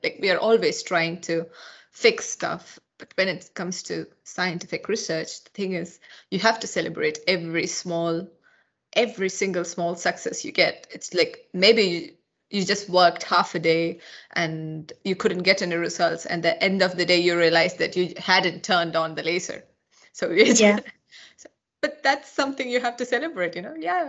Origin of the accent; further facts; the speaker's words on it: Kerala, India; So I'm very close to Sri Lanka than to Delhi. But if you take India, I'm from a place called Kerala.